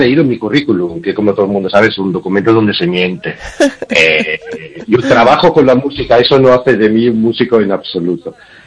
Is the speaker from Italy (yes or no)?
yes; Italy; Yo soy italiano con varias raíces variadas, y entre las cuales hay una raíz napolitana que es muy fuerte.